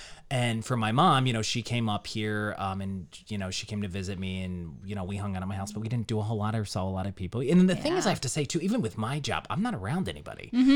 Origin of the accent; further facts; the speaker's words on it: Johnstown, Pennsylvania, United States; I know, I mean, being in this area, even growing up in Johnstown, Pennsylvania, we did not have the pizza that we have here.